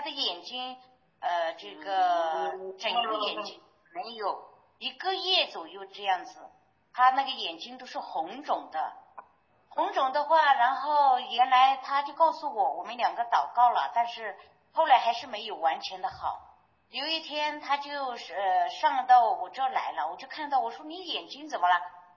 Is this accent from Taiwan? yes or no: no; Pu'er, Yunnan, China; now in Kunming, China; 我是云南省这个普洱的，现在在昆明，常住昆明。